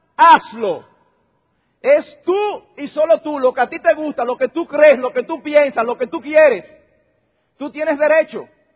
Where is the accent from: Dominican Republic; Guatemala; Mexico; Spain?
Dominican Republic; Nosotros aquí mismo, como dominicanos, hemos cosechado las consecuencias económicas